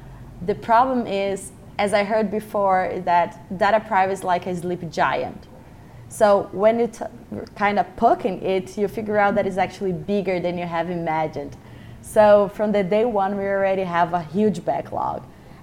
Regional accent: Brazil; English is a second language; So just a quick background, I'm from Brazil

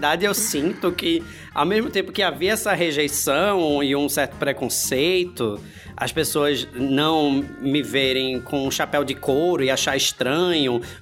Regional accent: Northeast Region, Brazil; accent: Northeastern Brazilian; enquanto nordestinos, que a gente demanda preencher na representação de mídia, que me fez, acho que, me reconectar com o meu sotaque, com a maneira de falar

